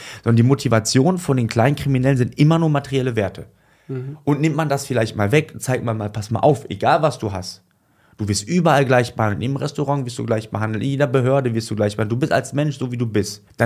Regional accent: Duisburg, North Rhine-Westphalia, Germany; Und ich selber, man kann sagen, ich komme aus Duisburg-Marxloh.

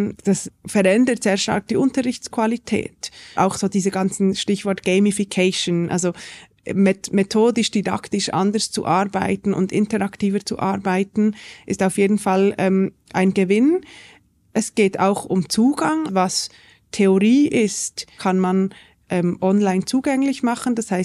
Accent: Switzerland; bei uns in der Schweiz ist es ja genau umgekehrt.

